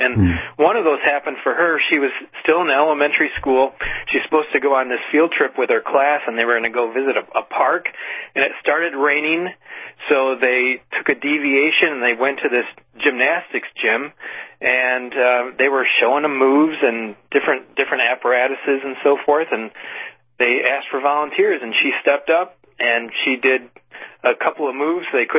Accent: Michigan, United States; And he was actually born in my home state of Michigan.

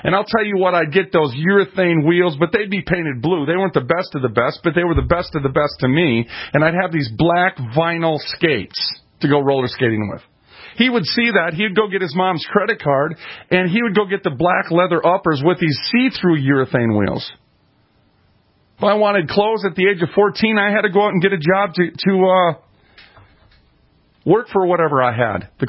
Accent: Minneapolis, Minnesota, United States; I was raised in North Minneapolis. That was the hood, as you would know it, or as it would be called.

